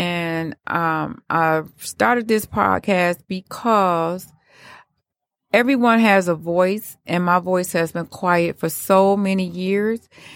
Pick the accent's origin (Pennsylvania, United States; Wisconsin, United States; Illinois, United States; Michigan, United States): Michigan, United States; Detroit; now in Phoenix, United States; I'm originally from Detroit. I was born and raised here. And 4 years ago, I moved out to Phoenix, Arizona, where it's super hot in the summertime.